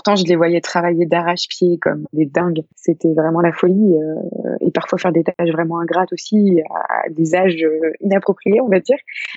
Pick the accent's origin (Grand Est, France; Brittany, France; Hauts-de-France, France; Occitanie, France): Brittany, France; Auray; now in Bordeaux, France; moi, je suis originaire du côté de Vlaine, de Auray précisément, dans le Morbihan. Donc je suis vraiment bretonne pure blanche, même si bah, maintenant j'ai migré à Bordeaux depuis 10 ans.